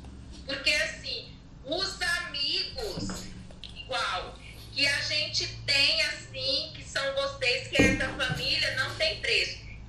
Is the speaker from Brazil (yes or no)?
yes; Batalha, Alagoas, Brazil; now in Conchas, Brazil; eu sou da cidade de Batalha, Alagoas, no interior. E hoje eu estou morando, eu nasci lá, né? Eu sou alagoana. E eu moro aqui no interior de São Paulo, em Conchas. Então, assim, eu falo que eu sou pedigree, sou nordestina